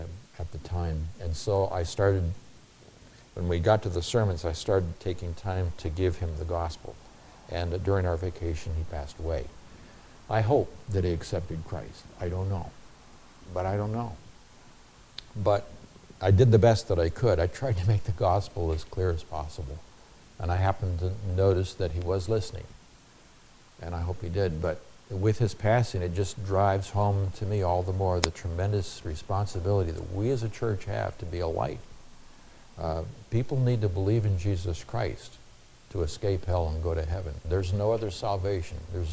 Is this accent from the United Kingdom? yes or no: no; Nigeria; And I came from Nigeria, which is named after the Niger River.